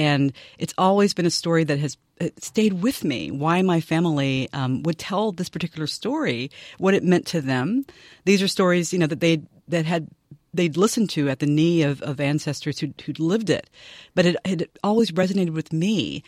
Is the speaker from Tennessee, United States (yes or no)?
yes; Nashville, Tennessee, United States; I grew up in Nashville, Tennessee. And, you know, my parents were my father is an immigrant from Trinidad.